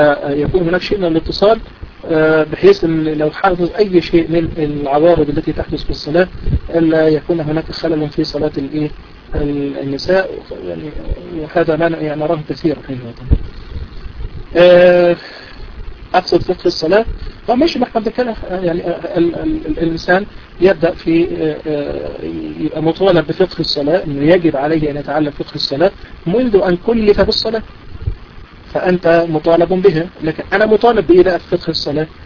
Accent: Egypt; فمثلا في العرف عندنا خاصة انا بتكلم عندنا في مصر كلمة الرجل الملتزم هو عبارة عن ايه؟

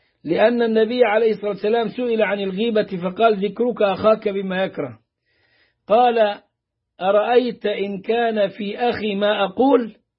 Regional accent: Upper Egypt, Egypt; كنا نراها عندنا في الصعيد

